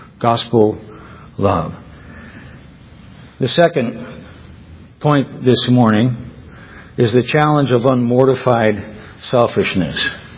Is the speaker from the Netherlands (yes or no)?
no; United States; It's painfully honest to have to tell you how disinclined I find myself as an American to these things that I'm teaching and preaching.